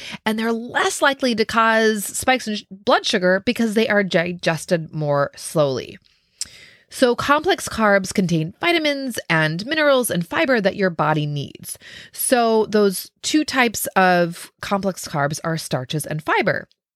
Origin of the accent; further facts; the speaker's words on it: Minnesota, United States; I'm from Minnesota, so I say pop.